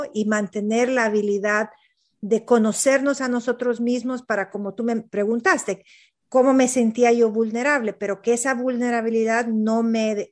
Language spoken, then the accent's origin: Spanish; Honduras; especialmente para la mujer hondureña o nosotros como mujeres y como latinoamericanas, es nunca olvidarnos de nuestra inteligencia cultural y de dónde venimos